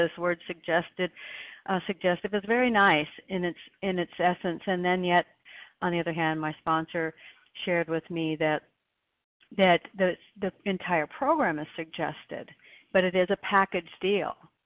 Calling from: Oregon, United States; I'm a recovered compulsive overeater, and I'm calling in from Oregon.

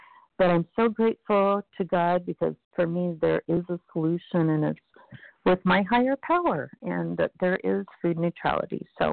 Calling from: Washington, United States; calling, recovered, calling from Washington State.

